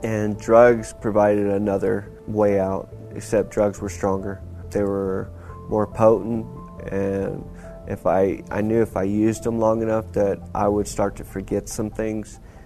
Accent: Lubbock, Texas, United States; I am 39 years old. I'm from Lubbock, Texas.

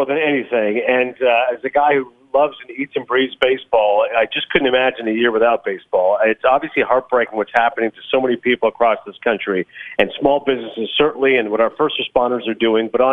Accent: Toronto, Ontario, Canada; My home country of Canada, Toronto

